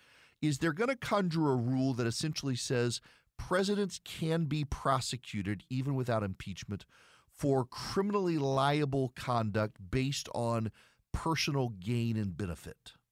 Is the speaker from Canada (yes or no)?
no; Dubai, United Arab Emirates; so I grew up in Dubai.